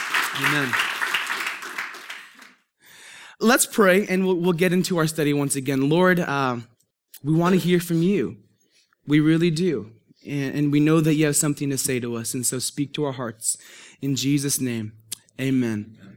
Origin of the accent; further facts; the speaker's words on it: Murrieta, California, United States; We're from Murrieta, so we live in a big bowl, and so mountains are everywhere.